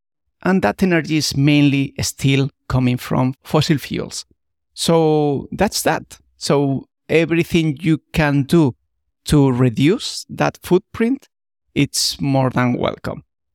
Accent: Spain; English is a second language; And when I went back to Spain, where I'm from, if you didn't notice by my accent by now

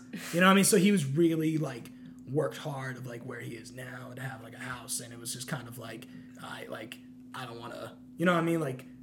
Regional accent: Providence, Rhode Island, United States; I feel like growing up in Providence, like, if you, and again, we're talking about, like, if you're a person of color, like, a middle class person of color

